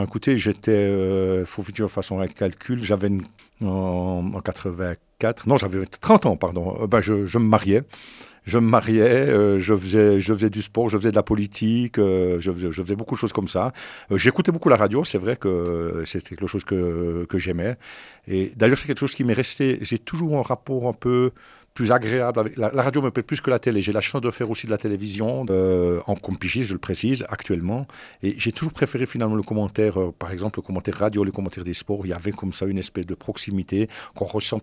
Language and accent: French; Reconvilier, Bern, Switzerland; j'étais de la région, c'est quelque chose, c'est une région, je suis né ici, je suis né à Reconvilliers, j'ai vécu dans cette région jusqu'il y a une dizaine d'années